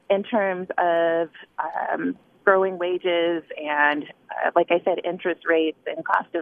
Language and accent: English; California, United States; now in Michigan, United States; I'm from the Bay Area originally. I moved to Michigan about 8 years ago for work.